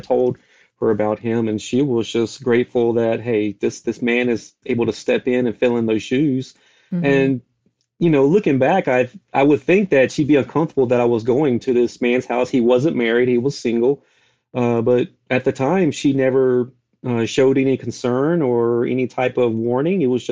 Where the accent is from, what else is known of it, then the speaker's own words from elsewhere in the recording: North Carolina, United States; Like I said, I was raised in North Carolina.